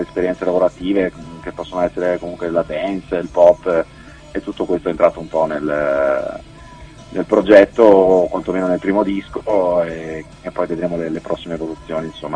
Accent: Veneto, Italy; No, ma no, sono veneto, quello sì sicuramente

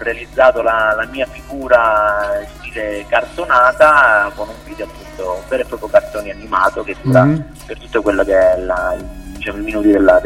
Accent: Reggio Calabria, Calabria, Italy; io, diciamo, sono originario di Reggio Calabria

